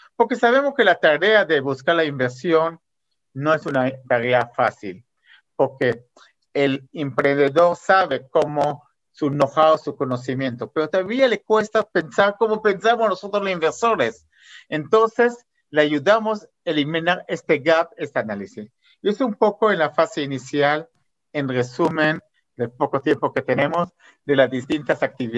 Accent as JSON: {"language": "Spanish", "country": "Israel", "also_born_or_lived": "Latin America", "second_language": "Spanish", "moved": "yes", "lives_now": "Spain", "said": "Yo tengo esta mentalidad israelí, pues soy obviamente israelí, viví muchos años en Latinoamérica y aquí en España"}